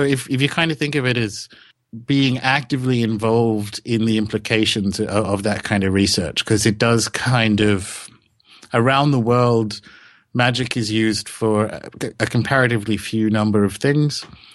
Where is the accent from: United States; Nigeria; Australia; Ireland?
Australia; also born or lived in New Zealand; now in London, United Kingdom; I live in London, but I'm Australian born and raised, and I've lived a bunch of places. I've moved to New Zealand after working a bit in the music industry in Sydney, and I was there for about 7 years